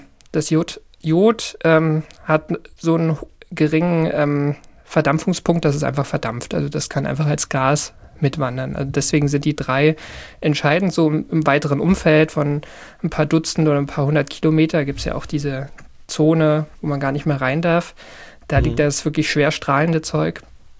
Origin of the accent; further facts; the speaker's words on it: Berlin, Germany; ich bin ja in Ostberlin groß geworden